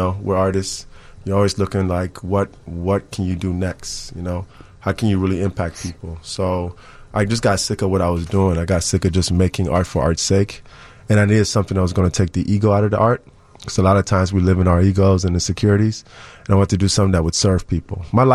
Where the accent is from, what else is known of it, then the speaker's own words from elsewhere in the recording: Chicago, Illinois, United States; About growing up in Uptown, Wilson and Broadway. I grew up going to 48 North Winthrop, and then Eastwood Building next to the Twin Towers